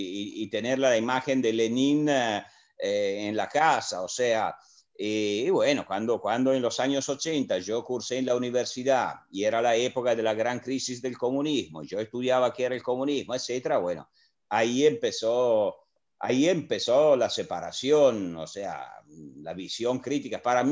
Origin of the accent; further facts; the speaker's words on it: Forlì, Emilia-Romagna, Italy; born there; Spanish is a second language; Bueno, yo nací en Forlì.